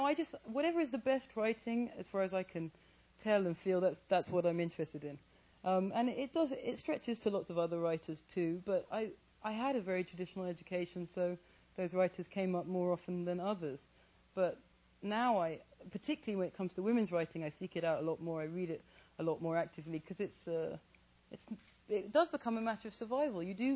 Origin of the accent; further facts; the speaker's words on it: England, United Kingdom; I mean, I'm born and bred in England, and I'm about as post-colonial as it's possible to be, I should think.